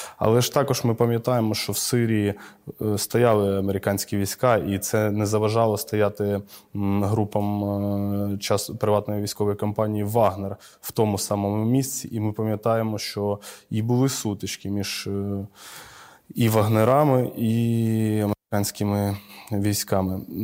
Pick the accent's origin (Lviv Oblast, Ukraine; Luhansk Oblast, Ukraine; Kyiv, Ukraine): Kyiv, Ukraine; я ж виріс і жив на Нивках